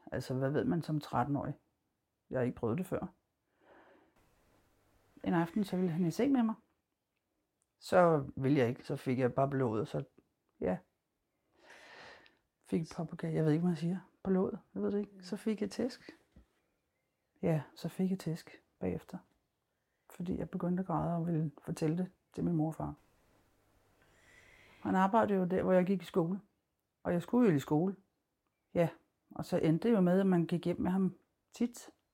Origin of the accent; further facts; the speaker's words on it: West Greenland, Greenland; Danish is a second language; moved away as an adult; now in Denmark; Jeg kommer op fra Vestgrønland, men er flyttet mange steder rundt på grund af min fars arbejde. Jeg har jo altid boet der, indtil jeg var det omkring 20 år. Så flyttede jeg til Danmark permanent.